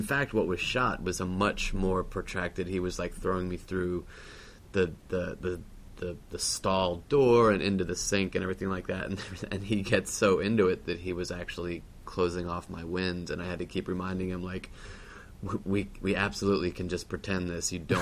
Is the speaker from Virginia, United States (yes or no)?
yes; Virginia, United States; Sandy Barnett, who was one of those guys that we grew up with in Virginia making movies together